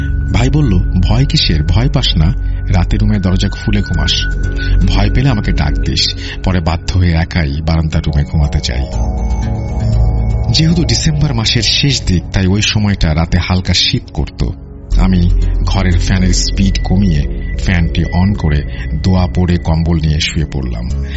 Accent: Raipura, Dhaka Division, Bangladesh; আমার বাড়ি নরসিংদী জেলার রায়পুরা উপজেলার কোনো এক গ্রামে।

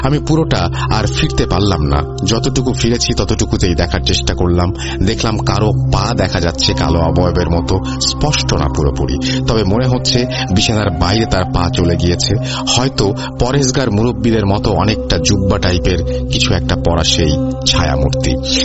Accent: Dhaka, Dhaka Division, Bangladesh; ঢাকাইয়া একটা খানদান বলতে পারেন। একসময় আরো সুন্দর ছিল এই বাড়িটা। এই বাড়ির ইতিহাসের ঘটনা শুনতে শুনতেই আমাদের বড় হওয়া

